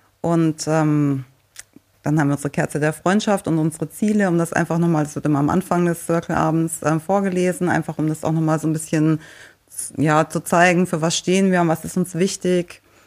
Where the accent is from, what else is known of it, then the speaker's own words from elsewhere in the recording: Baden-Baden, Baden-Württemberg, Germany; ich komme aus Baden-Baden